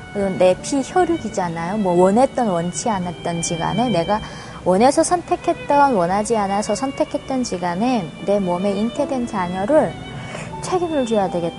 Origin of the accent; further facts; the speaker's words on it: North Korea; moved away as an adult; now in South Korea; 제가 북한에 있을 때 농사도 손에 안 들어본 쟁기가 없어요.